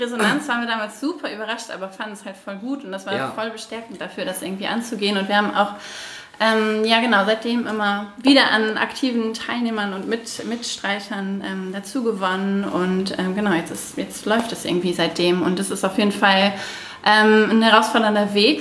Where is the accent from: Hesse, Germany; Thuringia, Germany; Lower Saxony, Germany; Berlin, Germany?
Lower Saxony, Germany; Vechta; Ich bin in Vechta aufgewachsen und war nach der Schule ein paar Jahre weg und bin jetzt zurück.